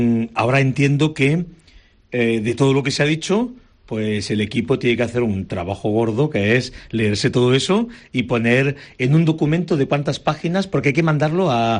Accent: Adra, Andalusia, Spain; a la parroquia de Oria o a la parroquia de Adra, que soy yo de Adra o de tal

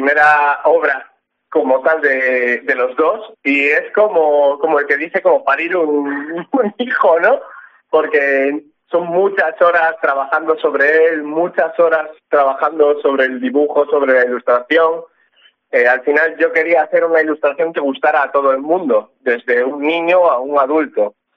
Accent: Ribadeo, Galicia, Spain; Soy de Ribadeo. De pura cepa.

